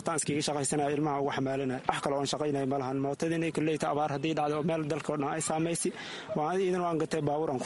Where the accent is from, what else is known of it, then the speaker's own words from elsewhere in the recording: Bu'aale, Middle Juba, Somalia; moved away; waxaan soo qahay, waxaan ka imaaday soomaaliya bu-aale, waxaan imaaday bisha sagaalaad tan kale.